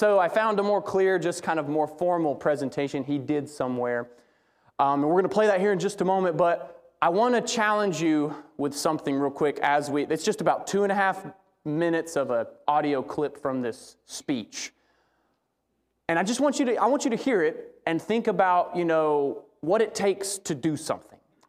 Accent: Alabama, United States; I grew up in Alabama.

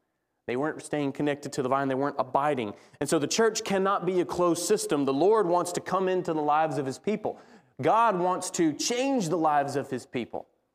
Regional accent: Southeast, United States; I grew up in the Southeast, so I love sweet tea.

